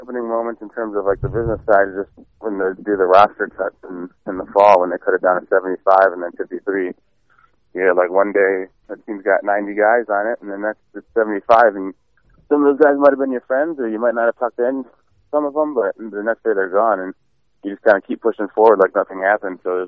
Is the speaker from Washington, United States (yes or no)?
no; Wisconsin, United States; growing up in Wisconsin and watching the Packers for your whole life, those guys are like the idols in your eyes when you're a kid in Wisconsin.